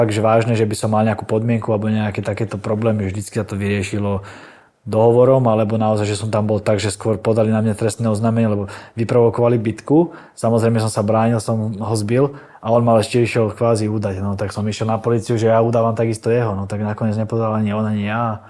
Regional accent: Senec, Bratislava Region, Slovakia; keďže sme vyrastali v Senci na jazerách

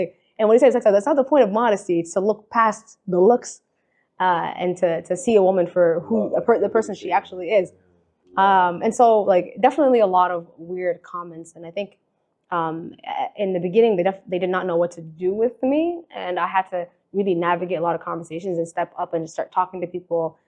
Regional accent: United States; Like, I am American. Like, I was raised here, dog.

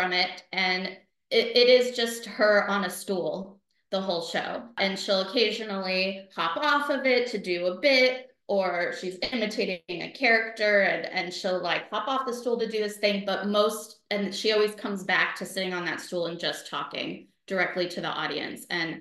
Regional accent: Sarasota, Florida, United States; I grew up in Sarasota, Florida, and there is actually a lot of theater in Sarasota

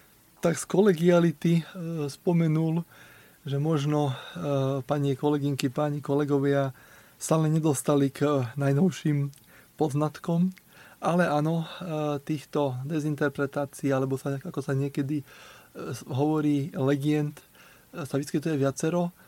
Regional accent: Gemer, Slovakia; keďže pochádzam z Gemera

